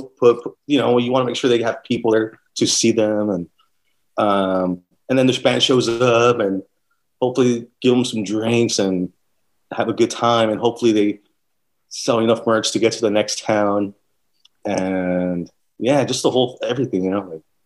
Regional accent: Downey, California, United States; Yeah, I grew up in Maywood and Downey.

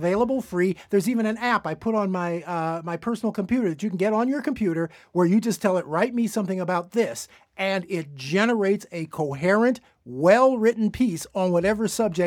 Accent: Chicago, Illinois, United States; I'm from Chicago, and Chicago drivers are much worse.

